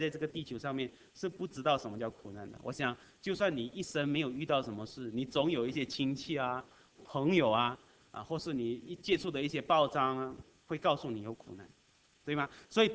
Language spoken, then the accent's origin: Chinese; Malaysia; now in Canada; 我在马来西亚长大的，所以几十年来都觉得那种环境是这样的，水是那样的啊，就没有过滤，都是有一点颜色的哈。好，这样的环境长大，那后来到了加拿大的时候